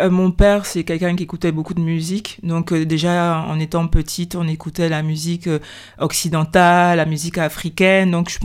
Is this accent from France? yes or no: no; Gabon; Chez nous au Gabon, on taquine beaucoup nos grands-pères, nos grands-parents